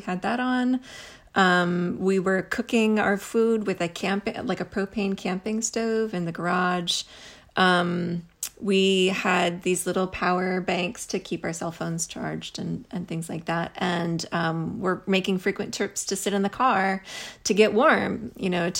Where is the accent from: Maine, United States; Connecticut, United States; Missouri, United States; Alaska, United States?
Missouri, United States; all the things that growing up in the Midwest in Missouri, that sort of get you through a storm like that.